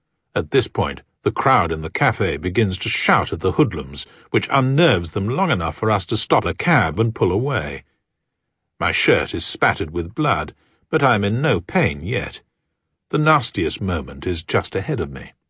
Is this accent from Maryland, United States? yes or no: no; Washington, District of Columbia, United States; It came to me that the atmosphere of my hometown of Washington